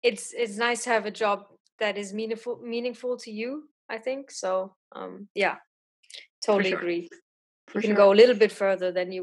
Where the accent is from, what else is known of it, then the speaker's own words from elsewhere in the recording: Hesse, Germany; So I'm from Germany. I've grown up in a small town close to Frankfurt.